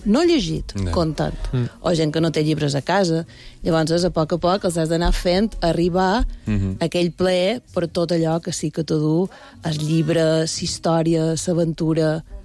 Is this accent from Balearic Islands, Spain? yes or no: yes; Felanitx, Balearic Islands, Spain; el meu poble és famosa, per la ironia falenitxera